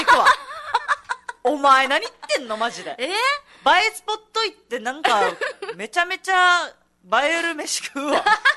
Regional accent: Chatan, Okinawa, Japan; 言うたら私茶谷出身、茶谷在住よ

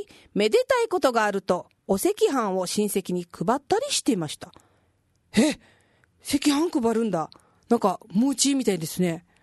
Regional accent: Naruto, Tokushima, Japan; 私の故郷徳島県鳴門市は瀬戸内海沿いで美味しい鯛が取れるので

